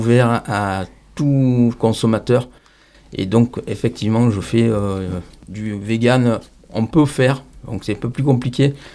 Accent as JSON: {"language": "French", "town": "Aubenas", "region": "Auvergne-Rhône-Alpes", "country": "France", "said": "je suis originaire d'Aubenas."}